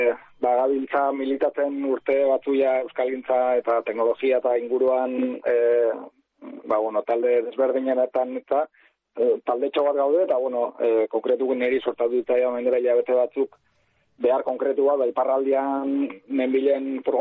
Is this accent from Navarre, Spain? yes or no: yes; Navarre, Spain; now in San Sebastián, Spain; Nafarra naiz, baina Donosti mikina ez azken urtetan